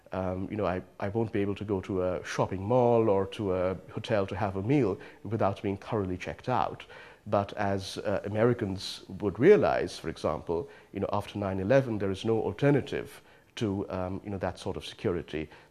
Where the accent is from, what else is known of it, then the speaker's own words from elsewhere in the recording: India; I can speak of the 1980s when I came of age. I was growing up in India, going to school there.